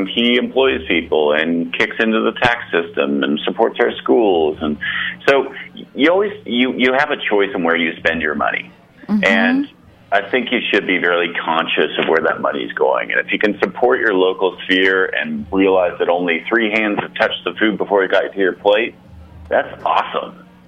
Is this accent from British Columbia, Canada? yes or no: no; Ottawa, Ontario, Canada; also born or lived in Montreal; growing up in Ottawa and Montreal.